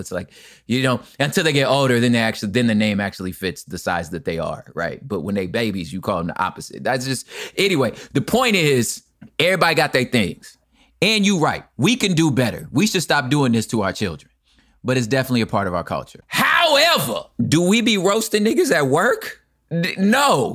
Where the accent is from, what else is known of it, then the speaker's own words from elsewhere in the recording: Los Angeles, California, United States; Do I know how to stop saying park the car because I'm from Los Angeles, we outside?